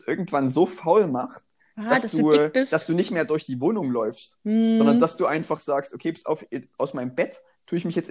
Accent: Saxony, Germany; ich komme ja auch aus dem Erzgebirge, ne? Und da ist der Boden ja sowieso auch radioaktiv verstrahlt.

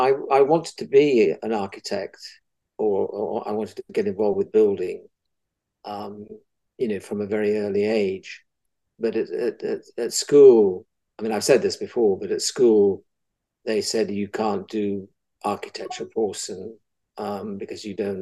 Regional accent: Halifax, Yorkshire and the Humber, United Kingdom; I mean, we're from the West Riding, so the moors outside Halifax were treeless, industrial architecture was all of Yorkstone.

